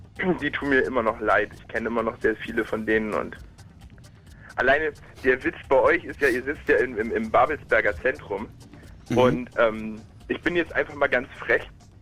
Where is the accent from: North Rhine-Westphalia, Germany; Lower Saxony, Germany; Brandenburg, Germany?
Brandenburg, Germany; Potsdam; Ja, ich komme aus Potsdam